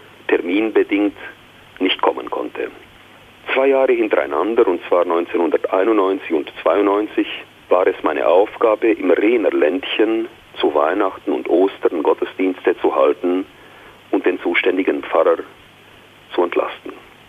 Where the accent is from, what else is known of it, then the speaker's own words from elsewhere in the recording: Leschkirch, Sibiu County, Romania; moved away; Mein Heimatdorf neben Hermannstadt hatte sich fast ganz geleert. Mein letztes Weihnachtsfest habe ich dort in Leschkiri im Jahr 1990, damals noch mit meiner Familie, mit meinen Eltern, in meinem Heimatdorf gefeiert, nachher nie wieder.